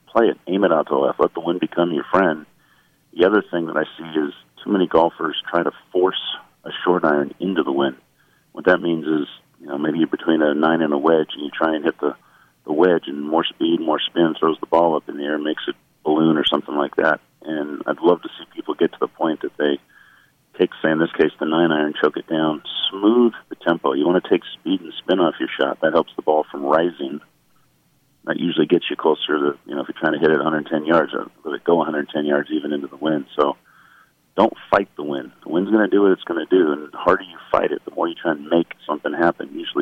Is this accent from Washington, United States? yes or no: yes; Washington, United States; I grew up in Washington State.